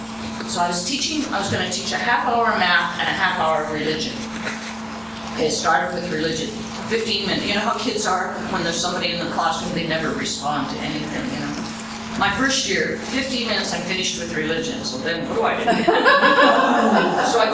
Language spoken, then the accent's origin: English; Seattle, Washington, United States; born there; now in Spokane, United States; I come from Spokane, Washington, at the present moment. I actually was born in Seattle, Washington.